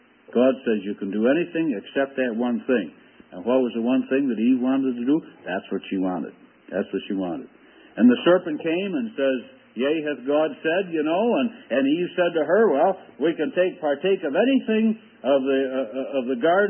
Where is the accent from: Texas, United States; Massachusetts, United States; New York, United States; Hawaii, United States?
New York, United States; The fellow, young fellow across the street from where I grew up near Buffalo